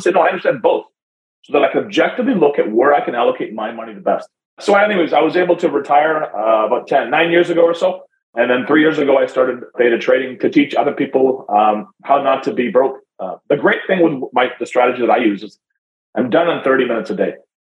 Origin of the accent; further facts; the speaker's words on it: Toronto, Ontario, Canada; I grew up here in Toronto, Canada. My parents were immigrants. We had no money growing up.